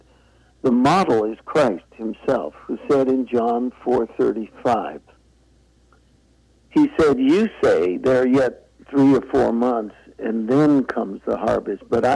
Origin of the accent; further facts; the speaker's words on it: San Francisco, California, United States; I'm from San Francisco, which doesn't usually create evangelists.